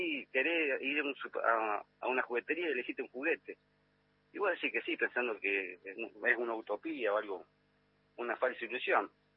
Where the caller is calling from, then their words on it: El Bolsón, Río Negro, Argentina; estoy del Bolsón, no de San Martín. Estoy en el Bolsón, así que bueno, pero somos patagónicos igual.